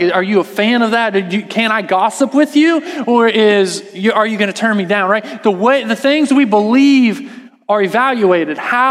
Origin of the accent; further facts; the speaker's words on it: Texas, United States; I grew up in Texas, like I said last week, and so we listen to a lot of country music.